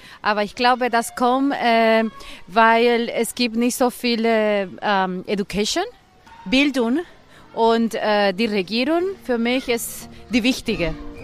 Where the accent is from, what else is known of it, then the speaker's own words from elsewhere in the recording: Honduras; German is a second language; now in Germany; ich komme aus Lateinamerika und Honduras.